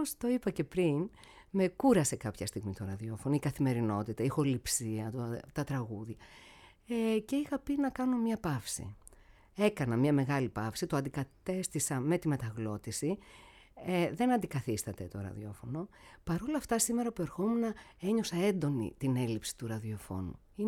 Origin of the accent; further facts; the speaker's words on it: Thessaloniki, Central Macedonia, Greece; σε ξέρω χρόνια, από τότε που πρώτο ήρθα από τη Θεσσαλονίκη.